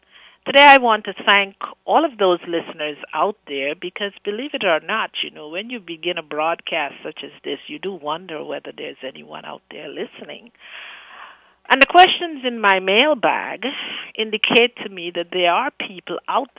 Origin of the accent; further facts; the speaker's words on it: Guyana; born there; you'll know that I was born in Guyana, South America.